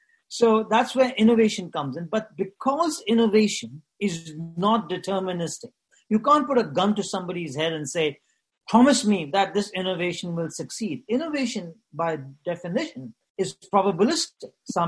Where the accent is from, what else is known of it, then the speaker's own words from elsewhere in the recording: India; I'm from India.